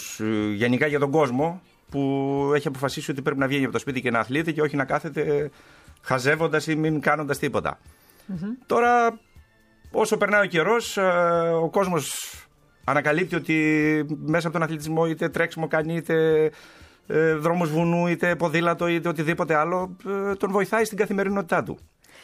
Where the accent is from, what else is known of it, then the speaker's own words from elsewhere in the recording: Olympia, Western Greece, Greece; now in Athens, Greece; όταν ήρθα από το χωριό, από την Αρχαία Ολυμπία κατάγομαι, δεν ήξερα καν τι είναι αυτό το πράγμα.